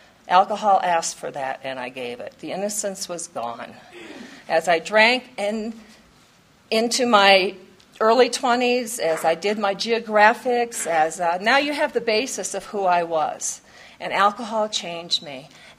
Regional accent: Iowa, United States; They don't really know I'm from Iowa. I can fake I'm from Wisconsin.

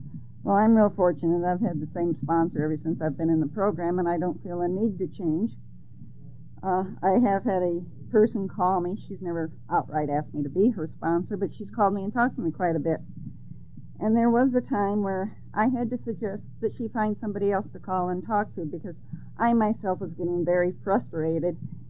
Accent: Cedar Rapids, Iowa, United States; and I'm from Cedar Rapids.

